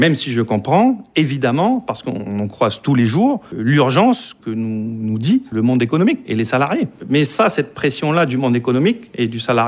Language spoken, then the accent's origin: French; New Caledonia; En tant que Calédonien